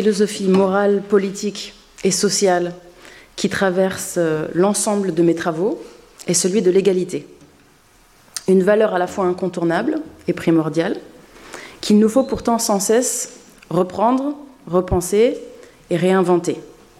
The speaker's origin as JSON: {"language": "French", "country": "France", "tie": "born or raised there", "also_born_or_lived": "England / United States", "moved": "as an adult", "said": "J'ai passé, il est vrai, ces 20 dernières années en Angleterre et aux États-Unis, mais je suis née et j'ai grandi en France."}